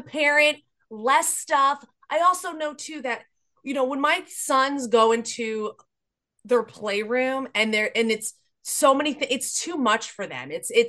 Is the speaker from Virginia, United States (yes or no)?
no; New Jersey, United States; Being that I'm from New Jersey, I'm familiar with the experiences in New Jersey.